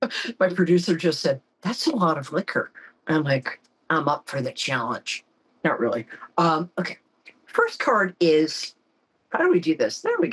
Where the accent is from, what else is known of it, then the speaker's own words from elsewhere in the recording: New York, United States; I'm a New Yorker.